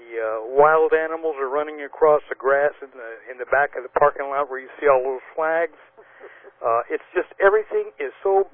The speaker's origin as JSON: {"language": "English", "town": "Tacoma", "region": "Washington", "country": "United States", "lives_now": "Cleveland, United States", "said": "I'm from Tacoma, but I'm out in Cleveland."}